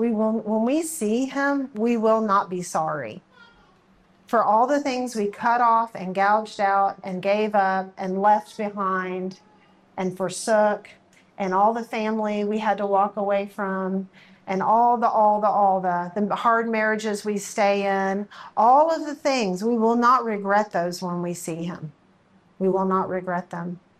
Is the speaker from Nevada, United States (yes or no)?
no; Texas, United States; So I grew up in South Texas on the coast, 50 miles from the coast. And we get hurricanes down there.